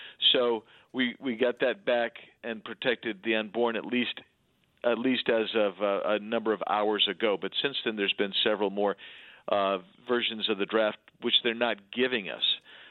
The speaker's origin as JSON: {"language": "English", "region": "Arizona", "country": "United States", "said": "But in my home state of Arizona, for instance, we have nine total people, nine cases."}